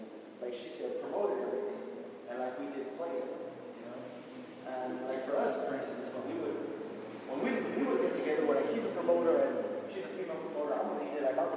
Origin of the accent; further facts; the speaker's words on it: El Cerrito, California, United States; I'm a DJ from El Cerrito.